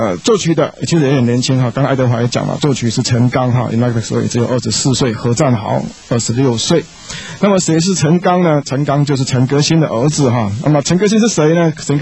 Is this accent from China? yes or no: no; Taiwan; 以我个人成长背景来讲，我们就是所谓的在台湾出生，父母亲也都是在台湾出生哈，阿公阿嬷都是台湾哈